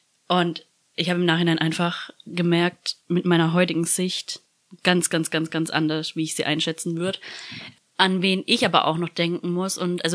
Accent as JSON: {"language": "German", "region": "Southern Germany", "country": "Germany", "said": "also wir kommen hier aus dem Süden Deutschlands, das heißt, wir feiern hier Fasnacht."}